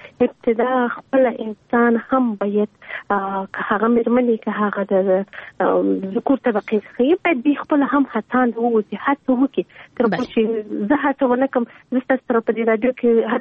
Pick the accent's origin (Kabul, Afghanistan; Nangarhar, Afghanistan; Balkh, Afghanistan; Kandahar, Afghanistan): Kandahar, Afghanistan; بل شک زه د کندهار یم او هم زه د کندهار ته کار کوم